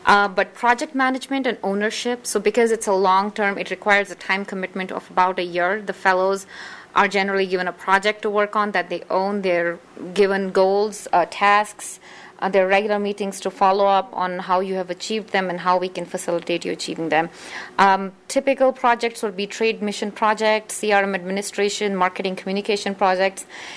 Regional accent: India; Just because I'm from India and Sri Lanka is a neighbor

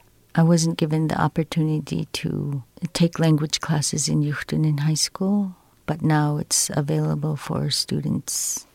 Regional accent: Nunapitchuk, Alaska, United States; now in Bethel, United States; I'm from Nunapichuk originally, but I've been here in Bethel for since 1980s.

